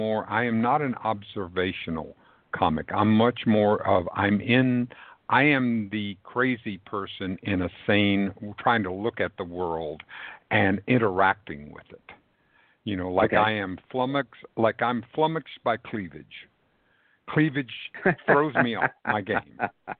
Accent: the South, United States; And I grew up in the Jim Crow South as a white, male, privileged human being.

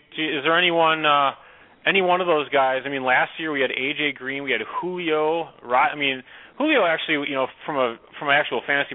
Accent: Wisconsin, United States; Hey, I'm from Wisconsin. I talk weird.

